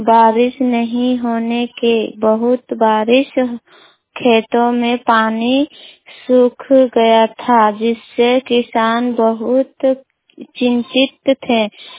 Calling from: Sirudi, Jharkhand, India; नर्मो प्रखंड विशुनगढ़ से बताना चाहती हूँ कि हमारे गांव सिरूडी में आज सुबह से ही बहुत बारिश जोरों से हो रही है।

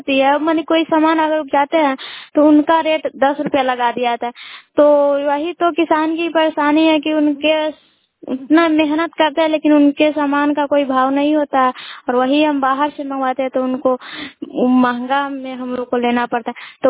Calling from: Sawachur, India; सवाचुर पंचायत के सवाचुर गांव से बोल रही हूँ।

